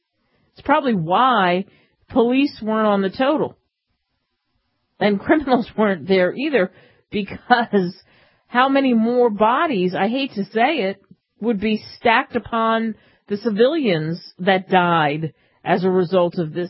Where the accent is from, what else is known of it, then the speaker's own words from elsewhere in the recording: United States; thank God I'm an American.